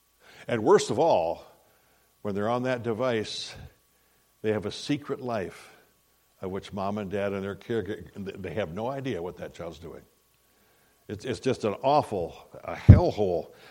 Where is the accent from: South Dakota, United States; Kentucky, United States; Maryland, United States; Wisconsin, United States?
South Dakota, United States; You know, where I was raised in South Dakota, at that latitude, we have what you probably get around here, I would imagine.